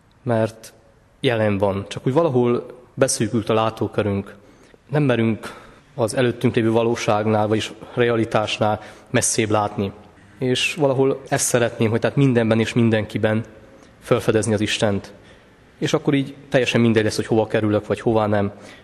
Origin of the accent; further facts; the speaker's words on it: Csíkszentgyörgy, Harghita, Romania; Éppen ezért volt élmény, tehát otthon Csíkszentgyörgyön.